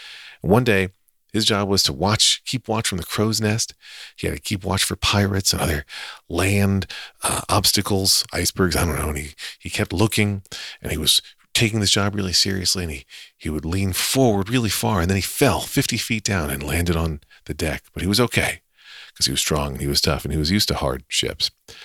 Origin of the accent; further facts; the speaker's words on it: Wyomissing, Pennsylvania, United States; growing up in Berks County in Wyomissing, Pennsylvania, home of me